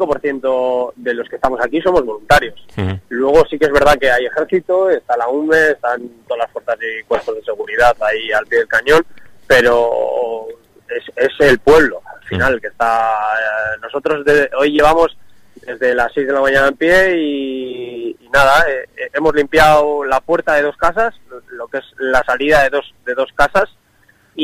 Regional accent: Cantabria, Spain; Y luego pues te preguntan que de dónde vienes y claro, le dices que vienes de Cantabria y se echan a llorar y te abrazan, y es increíble.

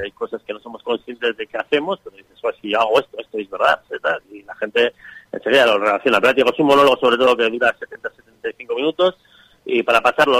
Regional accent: Bilbao, Basque Country, Spain; veraneamos aquí toda la vida, ¿no? Soy de Bilbao, pero como si fuese de aquí.

